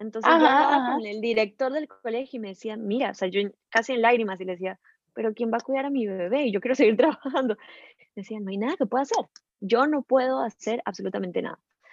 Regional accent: Peru; Yo soy peruana y él era peruano también, en Miami, ¿okay?

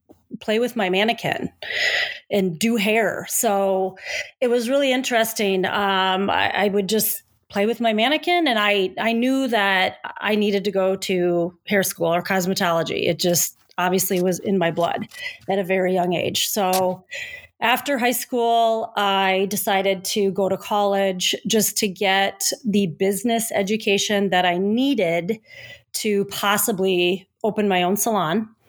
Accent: Davenport, Iowa, United States; also born or lived in Waterloo, Iowa; Well, I was born in Iowa, in Waterloo, Iowa. And my family moved to the Quad Cities, which is partially Iowa, partially Illinois. So it would be Davenport, Bettendorf, Rock Island, and Moline.

